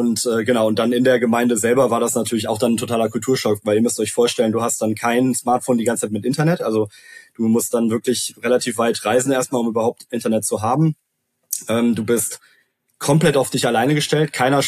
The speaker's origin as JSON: {"language": "German", "town": "Cologne", "region": "North Rhine-Westphalia", "country": "Germany", "tie": "born or raised there", "said": "ich komme aus Köln, bin dort aufgewachsen"}